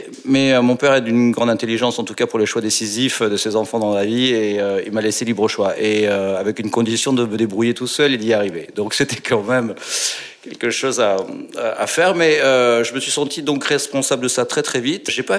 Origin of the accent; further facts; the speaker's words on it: Agen, Nouvelle-Aquitaine, France; born there; Je suis né à Agen, une toute petite ville de province entre Bordeaux et Toulouse, en plein milieu du sud-ouest, au cœur du sud-ouest